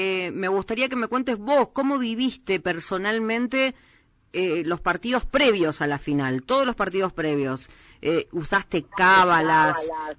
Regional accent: Argentina

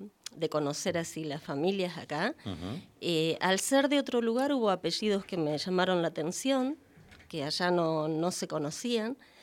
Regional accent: Las Heras, Santa Cruz, Argentina; De Las Heras, Santa Cruz.

